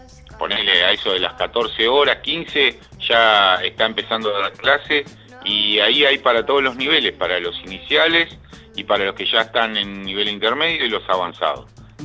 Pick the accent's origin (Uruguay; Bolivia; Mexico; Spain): Uruguay; now in Argentina; Un orgullo para mí como uruguayo poder estar siendo partícipe de todo esto también